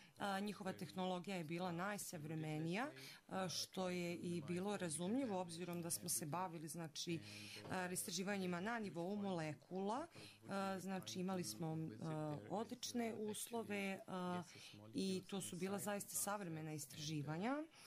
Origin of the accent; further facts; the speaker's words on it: New Delhi, Delhi, India; Serbian is a second language; Dolazim iz Novog Delhija.